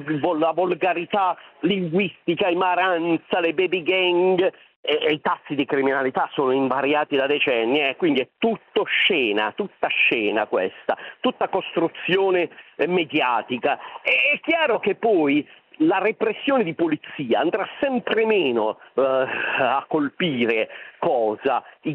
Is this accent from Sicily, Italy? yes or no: no; Bari, Apulia, Italy; born or raised there